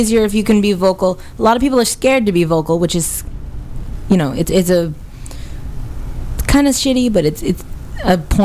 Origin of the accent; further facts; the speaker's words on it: Somerville, Massachusetts, United States; I grew up, born and raised in Somerville, Massachusetts.